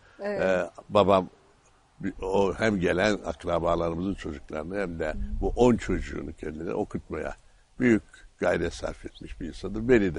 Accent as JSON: {"language": "Turkish", "region": "Ankara", "country": "Turkey", "tie": "born there", "said": "1933 yılı Ankara doğumluyum. Annem Urfa'nın Birecik ilçesindedir. Babam da Ankara'nın Keskin kazasındadır. Her iki dedem Çanakkale şehididir."}